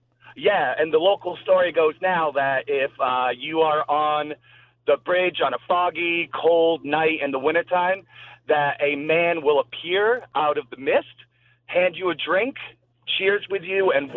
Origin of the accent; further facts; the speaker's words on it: Rockport, Maine, United States; I'm originally from Rockport, Maine, and my family helped to found the town of Rockport and all that stuff, but not getting too much detail.